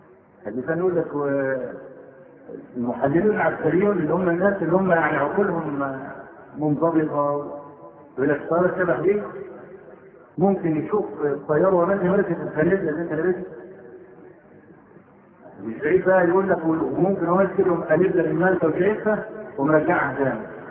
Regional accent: Egypt; واحنا عندنا في مصر بدعة قبيحة

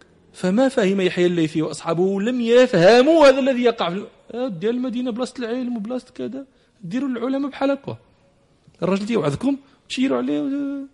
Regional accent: Morocco; هذا واحد المثال زوين عندنا في المغرب في الباديه

